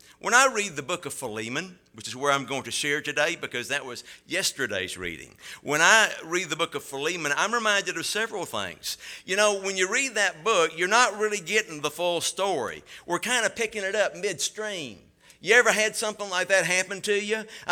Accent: Bible Belt, United States; I'm like so many of you. I was raised in the Bible Belt, and I was raised in church.

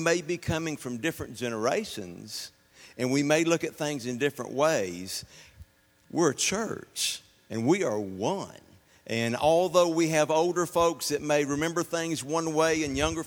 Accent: Mobile, Alabama, United States; I'm from Mobile. Most of y'all know that.

